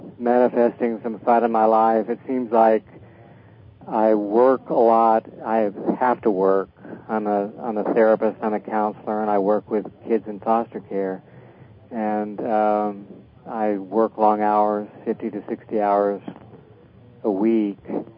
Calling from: Daytona Beach, Florida, United States; I'm calling from Daytona Beach.

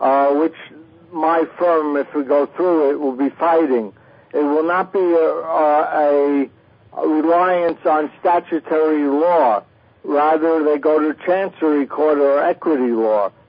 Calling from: New Jersey, United States; Yes, I'm calling from New Jersey.

